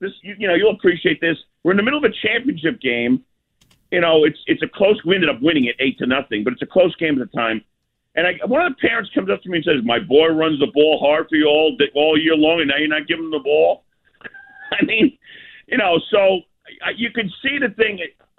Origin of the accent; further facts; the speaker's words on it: Livingston, New Jersey, United States; I coached junior football in my hometown of Livingston, New Jersey.